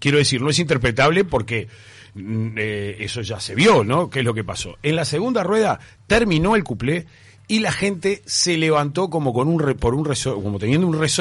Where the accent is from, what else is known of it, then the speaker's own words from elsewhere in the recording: Uruguay; Somos uruguayos